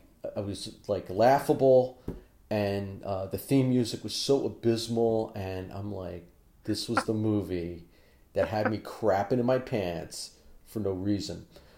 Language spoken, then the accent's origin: English; New York City, New York, United States; I grew up on Godzilla movies, and I never saw one of them in a theater. I watched them on, we had this thing in the New York City area called the 4:30 movie on ABC